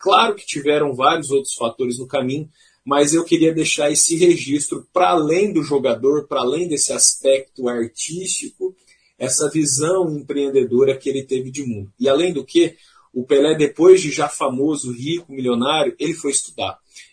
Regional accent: Brazil; as pessoas perguntavam, de onde você é? Ah, sou do Brasil.

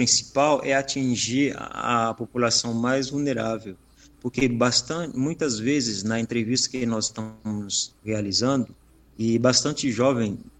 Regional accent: Haiti; moved away; eu saí do Haiti em 2010, logo depois de um grande terremoto que destruiu o país. Na época, eu morava na capital do país

